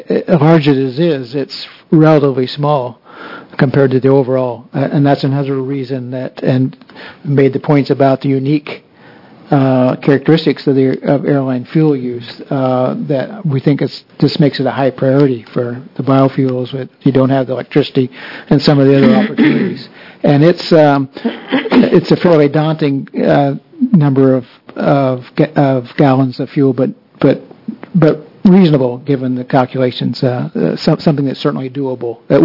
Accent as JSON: {"language": "English", "region": "Iowa", "country": "United States", "said": "It's not that we got all this land and water out there and we can go create a new corn industry like my home state of Iowa."}